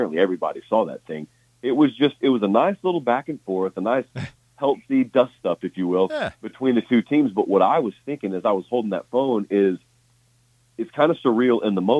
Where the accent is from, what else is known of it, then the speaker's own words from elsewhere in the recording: the South, United States; So as I grew up in the South, the real, real South, where it really didn't snow